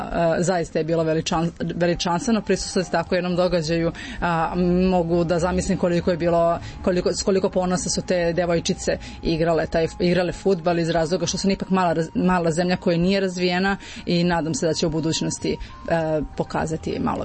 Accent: Ruma, Vojvodina, Serbia; Pa vrlo često se dešavalo da me pitaju odakle dolazim, kada kažem iz Srbije

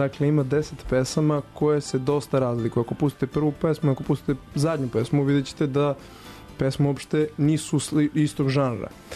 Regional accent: Leskovac, Jablanica District, Serbia; Svirali smo na jednom festivalu u mom rodnom gradu Leskovcu

